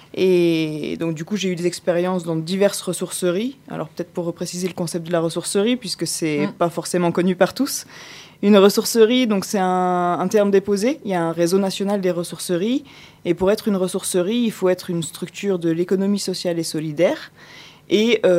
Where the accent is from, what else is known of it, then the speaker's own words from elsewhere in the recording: Switzerland; now in France; J'ai grandi en Suisse jusqu'en 2000 et puis j'ai déménagé en France et j'ai un peu voyagé en France et puis aussi à l'étranger.